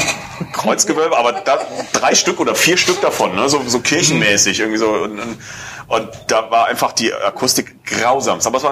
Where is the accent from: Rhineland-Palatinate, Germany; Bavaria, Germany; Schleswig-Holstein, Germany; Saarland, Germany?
Rhineland-Palatinate, Germany; Kobern-Gondorf; da, wo ich herkomme, in Koblenz-Gondorf, ist dann das an der Mosel.